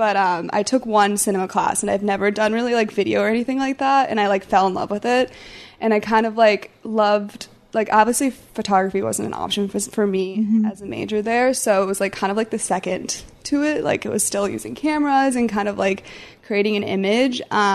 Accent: South Bend, Indiana, United States; My family's originally from Indiana, so I'm from South Bend, Indiana, if you know, like Notre Dame.

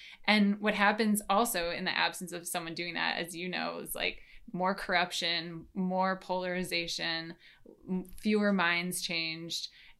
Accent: New York, United States; now in Washington, United States; So now I live in DC. Like I told you, I moved from New York. It's where I grew up

